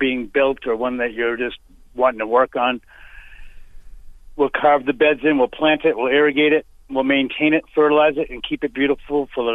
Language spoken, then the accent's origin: English; Brewster, Massachusetts, United States; I grew up right here in Brewster, right across the street from a large nursery.